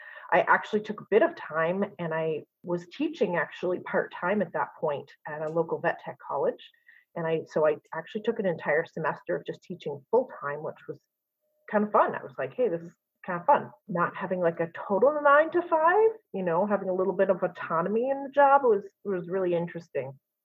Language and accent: English; Canada; I'm originally from Canada and I went to school there.